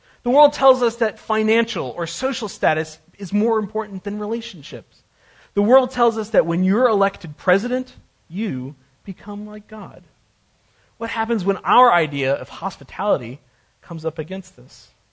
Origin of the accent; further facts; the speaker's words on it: United States; Grace has been extended to me, I've been welcomed in, but as an American, I had some junk the pastor wanted to talk about.